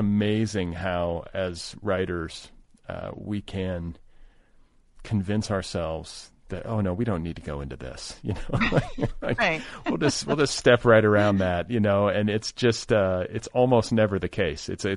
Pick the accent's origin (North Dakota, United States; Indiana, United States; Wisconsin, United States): Indiana, United States; Indianapolis; I mean, I grew up in partially in Indianapolis, so not too far.